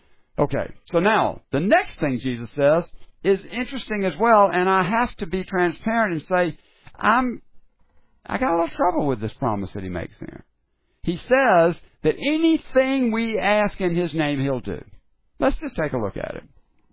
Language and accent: English; Sumter, South Carolina, United States; if you knew my father just from being around him in Sumter, my hometown